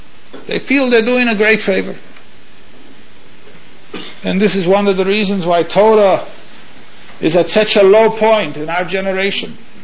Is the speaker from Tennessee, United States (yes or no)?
no; Minneapolis, Minnesota, United States; This is my hometown, Minneapolis.